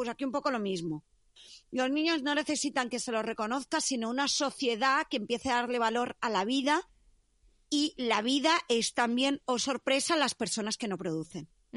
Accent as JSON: {"language": "Spanish", "region": "Catalonia", "country": "Spain", "said": "no estaríamos en un bar porque somos catalanas"}